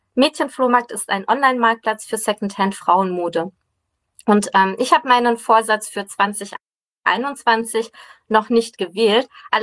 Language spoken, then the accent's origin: German; Russia; born there; German is a second language; Ich bin nämlich gebürtige Russin